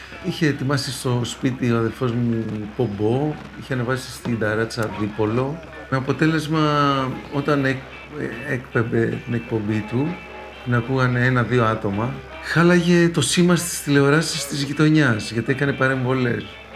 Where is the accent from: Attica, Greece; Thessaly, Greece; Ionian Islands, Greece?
Attica, Greece; Nikaia; born there; Γεννήθηκα στην Νίκαια, στην Κοκκινιά, στην πλατεία Χαλκιδόνας βασικά. Σε ένα σπίτι παλιό με αυλή, κοτέτσι, πηγάδι, σικιά. Σε ένα γενικά φτωχό σπίτι, το οποίο το είχαν παραχωρήσει οι παππούδες μου στους γονείς μου.